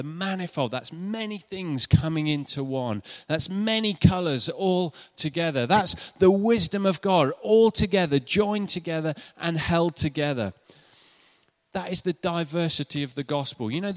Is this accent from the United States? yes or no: no; Nottingham, East Midlands, United Kingdom; where I grew up in Nottingham